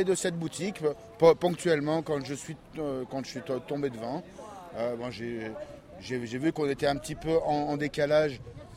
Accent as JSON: {"language": "French", "town": "Grenoble", "region": "Auvergne-Rhône-Alpes", "country": "France", "tie": "born or raised there", "said": "Je suis en train de déménager. Je suis natif de Grenoble, ou plus ou moins la région. Et puis voilà. Et puis j'ai trouvé la moitié de mon cœur, donc je m'installe à Saint-Mont-de-Provence."}